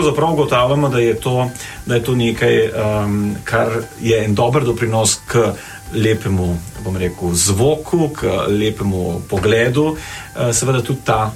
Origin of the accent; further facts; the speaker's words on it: Radeče, Lower Sava, Slovenia; now in Klagenfurt, Austria; iz Radeč doma.